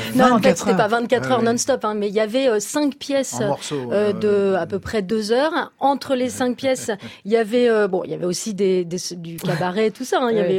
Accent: Centre-Val de Loire, France; je viens à côté d'Orléans

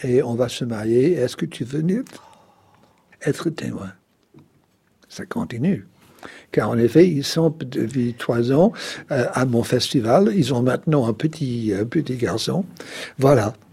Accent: France; je suis en Autriche, et je suis français, et j'habite Paris

